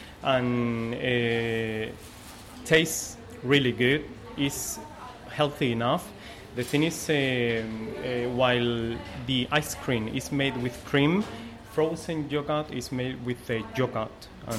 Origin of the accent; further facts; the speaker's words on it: Malaga, Andalusia, Spain; I'm from Spain, from south of Spain, Malaga.